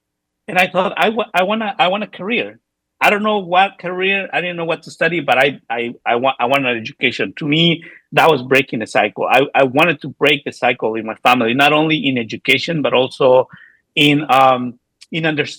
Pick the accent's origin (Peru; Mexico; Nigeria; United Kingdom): Mexico; Oaxaca; now in United States; Because back in Oaxaca, I went to school in Oaxaca. I'm from Oaxaca, Mexico.